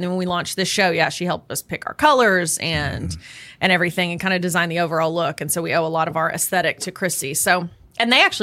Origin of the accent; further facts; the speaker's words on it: Tennessee, United States; Now, he is referencing that I grew up in Tennessee, so I'm a University of Tennessee Volunteer fan.